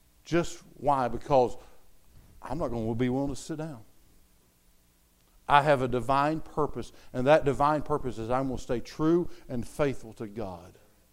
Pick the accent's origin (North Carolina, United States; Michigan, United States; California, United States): North Carolina, United States; I mean, I grew up in Podunk, North Carolina, where things that you hear that are accepted today because Christians have sat down.